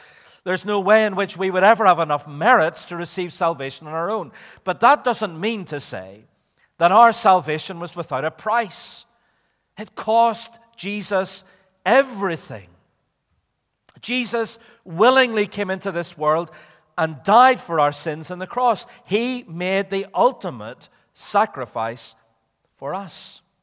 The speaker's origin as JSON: {"language": "English", "town": "Belfast", "region": "Northern Ireland", "country": "United Kingdom", "said": "You see, I came from Belfast where we talk sensibly and in ways that make absolute sense."}